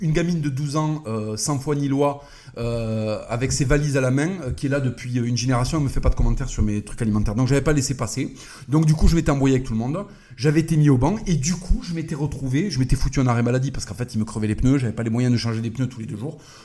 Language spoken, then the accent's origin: French; Toulouse, Occitanie, France; Donc j'avais passé les 2 derniers mois de l'année chez moi à Toulouse.